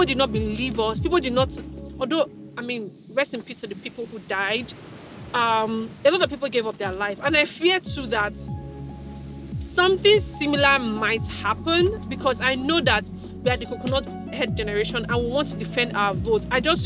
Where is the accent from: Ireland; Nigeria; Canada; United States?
Nigeria; Yes, just want to put that out. I'm a Nigerian